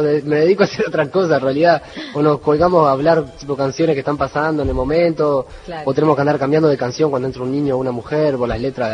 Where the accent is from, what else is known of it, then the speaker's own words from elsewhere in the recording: Montevideo, Uruguay; born there; En la zona donde yo nací... Yo le digo barrio Mercado Modelo